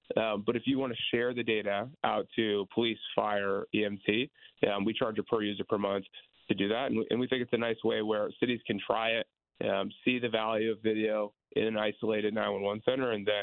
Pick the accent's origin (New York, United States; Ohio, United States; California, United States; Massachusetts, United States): Ohio, United States; Concord; Right outside of Cleveland. So Chardon, Ohio is where the active shooter event happened. And I grew up in Concord, which was right next to it.